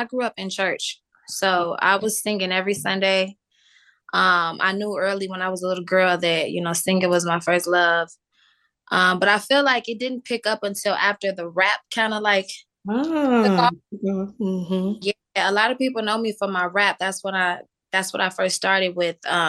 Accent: Midwest, United States; I'm from the Midwest, but … many people know me.

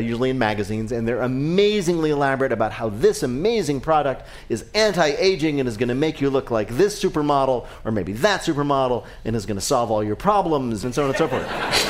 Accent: New Jersey, United States; New Brunswick, New Jersey? I'm from New Jersey.

